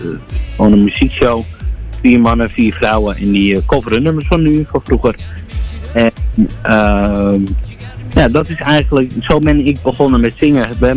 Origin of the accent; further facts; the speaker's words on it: Almere, Flevoland, Netherlands; is 22. Ik kom uit Almere.